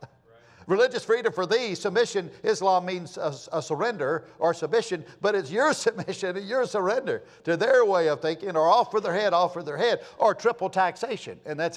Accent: United States; as a Christian, as an American

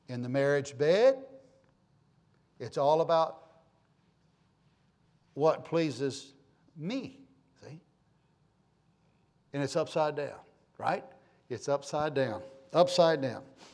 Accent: United States; born there; I'm an American. I thank God that I'm American, by the way. I thank God that I'm American. I thank God that I was born in this nation.

